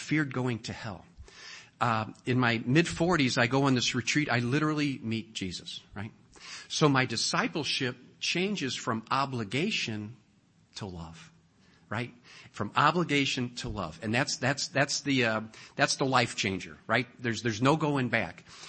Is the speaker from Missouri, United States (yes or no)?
yes; St. Louis, Missouri, United States; So as a kid, I grew up in St. Louis, a little suburb of St. Louis, went to St. Andrew Grade School.